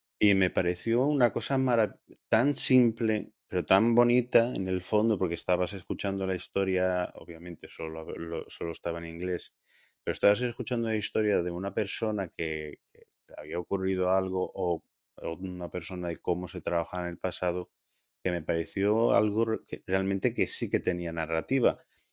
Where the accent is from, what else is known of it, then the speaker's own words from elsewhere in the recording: Ferrol, Galicia, Spain; me centré en la logia masónica de mi pueblo, de Ferrol